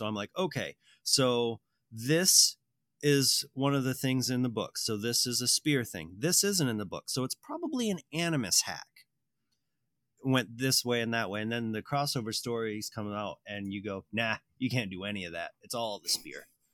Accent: United States; I know, to hear this, but I'm an American. So I've held, fired, and own firearms.

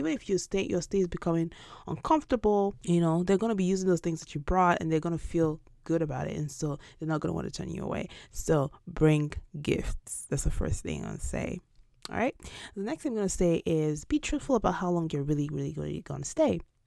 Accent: Nigeria; I always use Nigeria, for instance, because I'm Nigerian.

